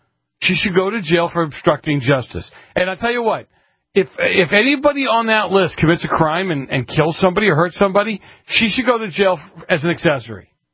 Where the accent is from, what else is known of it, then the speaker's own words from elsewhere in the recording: Massachusetts, United States; This is from my home state of Massachusetts